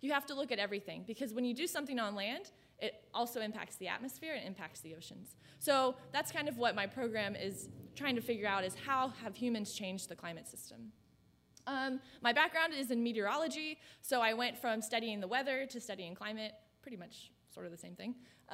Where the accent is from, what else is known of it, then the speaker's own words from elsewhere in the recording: Texas, United States; I am from Texas, so I might say y'all a little bit.